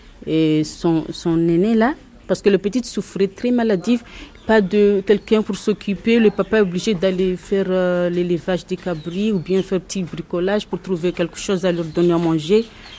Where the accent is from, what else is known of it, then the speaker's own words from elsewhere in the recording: Comoros; moved away; Je suis comorienne. Ici, je suis venue en tant que réfugiée depuis 2016 que je suis ici.